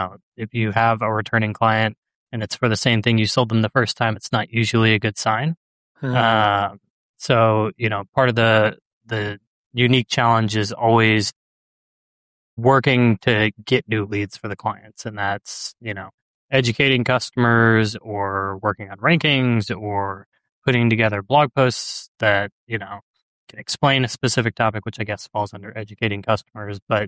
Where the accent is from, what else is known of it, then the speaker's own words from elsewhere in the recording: Missouri, United States; I'm born and raised in Missouri, so a lot of Midwest work.